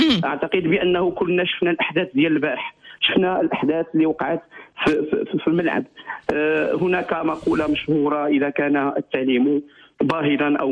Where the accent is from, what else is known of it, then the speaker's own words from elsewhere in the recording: Morocco; انا كملاحظ كمغربي كمواطن